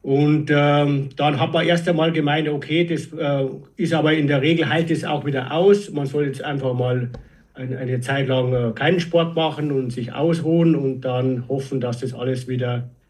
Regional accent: Regen, Bavaria, Germany; now in Deggendorf, Germany; ich bin 52 Jahre alt, komme aus Niederbayern, gebürtig aus Regen. Aktuell wohne ich in Deggendorf

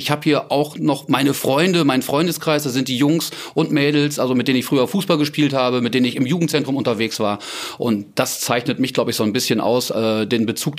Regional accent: Wettringen, North Rhine-Westphalia, Germany; Nein, ich bin wirklich ein Kind hier geboren in Wettringen im Münsterland. Gehöre zu den letzten Kindern, die hier in diesem Dorf auf die Welt gekommen sind.

